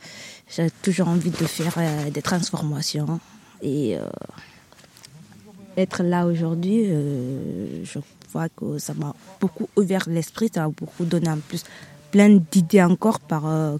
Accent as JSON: {"language": "French", "country": "Guinea", "said": "je suis guinéenne."}